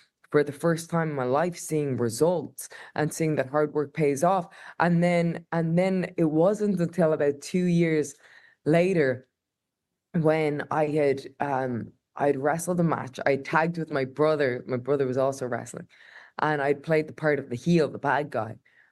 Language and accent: English; Ireland; I think there's that thing of like being Irish and, you know, feeling that oppression, you know, we still have that chip on our shoulder from the British